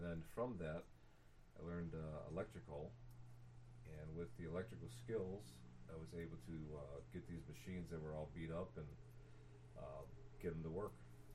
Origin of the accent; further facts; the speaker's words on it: Chicago, Illinois, United States; born there; I was born in Chicago.